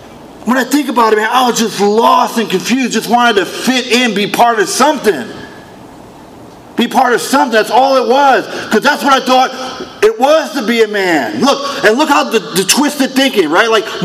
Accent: New York City, New York, United States; born there; My parents were born in Puerto Rico. I was born in New York City. I guess that kind of makes me Puerto Rican, right?

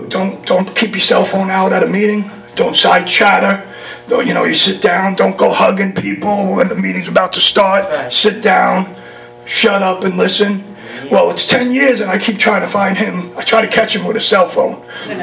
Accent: New York City, New York, United States; I grew up in New York City. This ain't a Florida accent, by the way.

